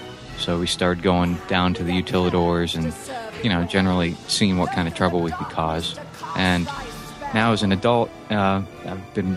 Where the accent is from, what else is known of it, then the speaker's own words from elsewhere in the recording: Clearwater, Florida, United States; Yep, that's right.